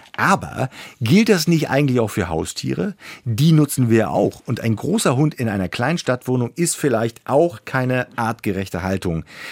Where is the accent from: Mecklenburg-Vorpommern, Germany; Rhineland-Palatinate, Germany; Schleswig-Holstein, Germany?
Mecklenburg-Vorpommern, Germany; Aus meiner Heimat Mecklenburg-Vorpommern.